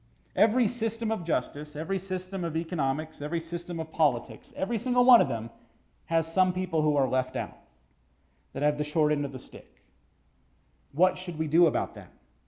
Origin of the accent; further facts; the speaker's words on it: Texas, United States; This reminds me, being a Texan, that when the first settlers came from the United States into what was then Mexico